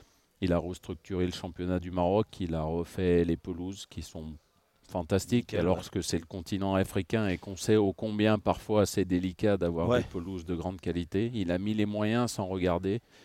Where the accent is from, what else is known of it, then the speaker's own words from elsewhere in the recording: France; born there; Je suis français, je suis né en France, j'ai un passeport français